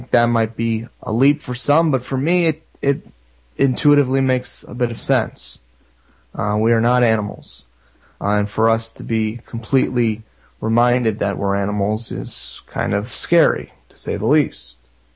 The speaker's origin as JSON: {"language": "English", "region": "Florida", "country": "United States", "said": "I'm from North Central Florida, so I know more about Disney World than I do Disneyland"}